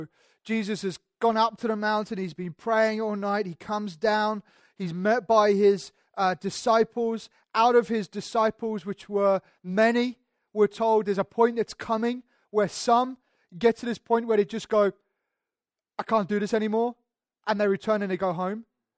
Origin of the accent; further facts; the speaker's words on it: United Kingdom; because, you know, we're British, we like kind of queue up, right?